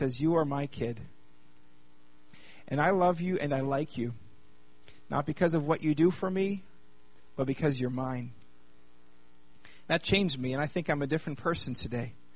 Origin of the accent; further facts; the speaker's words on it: Kelowna, British Columbia, Canada; I was born and raised here in Kelowna.